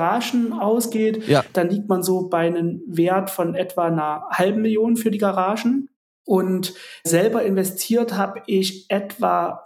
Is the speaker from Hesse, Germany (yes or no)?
no; Jena, Thuringia, Germany; der Garagenkomplex stand im größten Wohngebiet in Jena, wo ich herkomme. Es sind so etwa 13.000 Einwohner